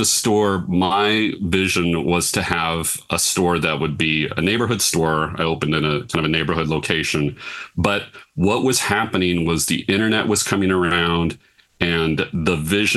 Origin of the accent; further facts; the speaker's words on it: Portland, United States; I'm from Portland